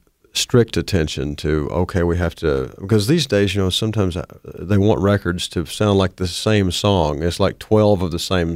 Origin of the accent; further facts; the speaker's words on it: Alpine, Arkansas, United States; also born or lived in Hot Springs; I was born in Hot Springs, Arkansas, but raised in a little town called Alpine, which had 110 people